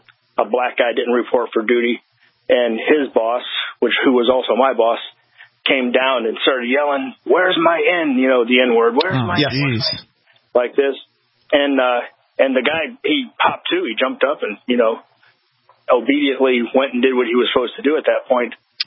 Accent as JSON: {"language": "English", "region": "Deep South", "country": "United States", "said": "Well, despite the fact I don't have much of an accent, I'm from the South, and I'm from the Deep South, actually"}